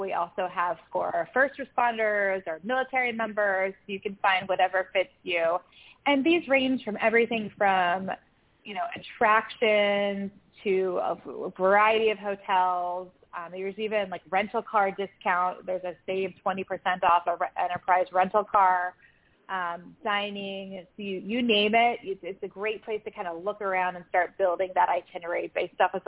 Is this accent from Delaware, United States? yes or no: yes; Delaware, United States; also born or lived in New York / California; I'm not from Florida, which I think is a common theme. You find a lot of people who are not from Florida, they just end there because it's just a wonderful place to be. I grew up in Delaware, so more northeast area.